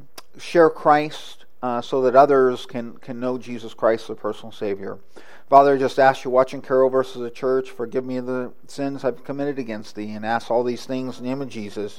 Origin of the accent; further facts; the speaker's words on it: California, United States; It's kind of like growing up in California, one of the trees that was in the area was oak trees.